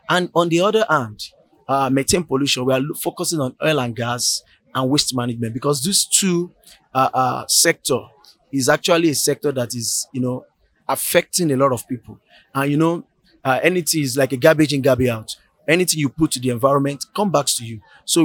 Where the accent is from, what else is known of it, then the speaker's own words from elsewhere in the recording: Nigeria; I'm from Nigeria.